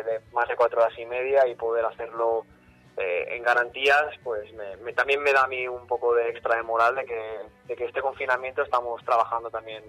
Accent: Serra, Valencian Community, Spain; hubo un gran amigo de aquí de Serra, de mi pueblo

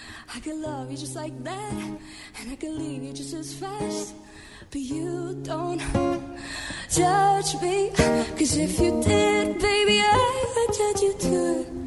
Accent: Requena, Valencian Community, Spain; que es de mi pueblo, de Requena.

